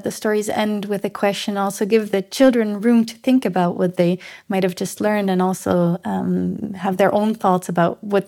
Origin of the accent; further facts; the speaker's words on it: Switzerland; English is a second language; because I'm obviously from Western society, I'm Swiss